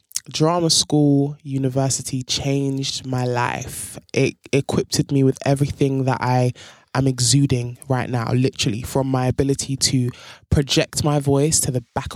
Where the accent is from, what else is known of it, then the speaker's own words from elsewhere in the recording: Nigeria; now in London, United Kingdom; And I'm originally Nigerian, but I'm based in London in the UK. And I'm here in New York on a press run